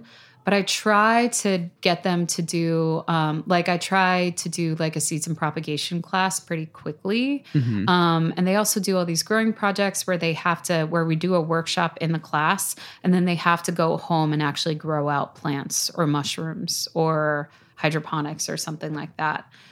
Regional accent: New York City, New York, United States; because I grew up in Staten Island

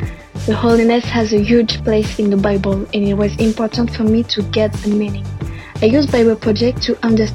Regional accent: France; English is a second language; and I'm from France.

